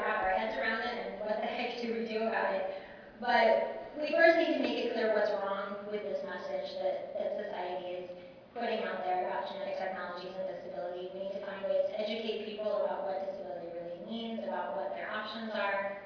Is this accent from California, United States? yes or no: yes; California, United States; I'm from California, and in the past two years, we've lost dental care, we've lost podiatry, other basic health services.